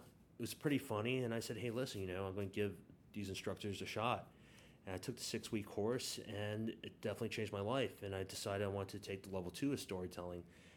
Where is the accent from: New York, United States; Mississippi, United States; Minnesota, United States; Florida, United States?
New York, United States; Bronx; Okay, so I was born and raised in the Bronx.